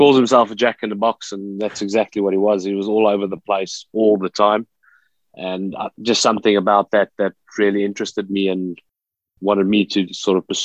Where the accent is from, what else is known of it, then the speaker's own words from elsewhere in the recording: Witbank, Mpumalanga, South Africa; also born or lived in Pretoria; Yeah, so I grew up in Witbank. I'm not sure you guys will be familiar with Witbank. It's quite a small town at that stage in regards to size.